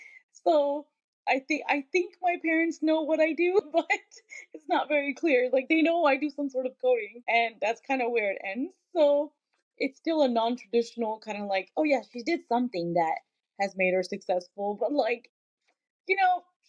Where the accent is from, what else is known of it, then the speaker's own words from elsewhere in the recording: Pakistan; my path is different, not just because I'm Pakistani, but because I'm a child of immigrants.